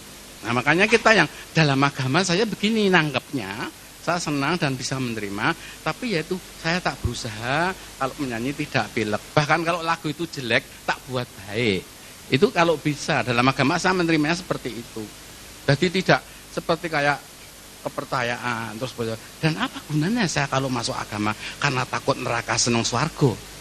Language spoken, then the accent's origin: Indonesian; Java, Indonesia; now in Bali, Indonesia; Nah saya ini wong Jawa pindah ke Bali